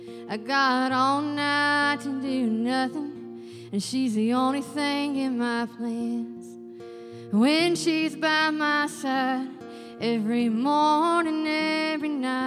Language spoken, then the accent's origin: English; Arkansas, United States; now in Nashville, United States; I'm originally from Arkansas, but Nashville's my home.